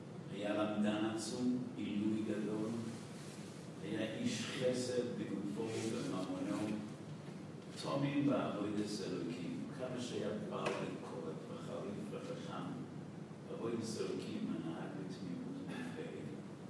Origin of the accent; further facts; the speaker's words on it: United States; כשאנחנו גדלנו בבית כל פעם שראינו את העבר, והחיים בארצות הברית אז היו קשים מאוד, היה קשה להתפרנס